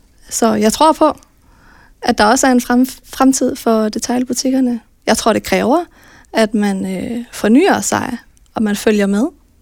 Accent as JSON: {"language": "Danish", "town": "Viborg", "region": "Central Denmark Region", "country": "Denmark", "said": "jeg synes, jeg er viborgenser med stort V."}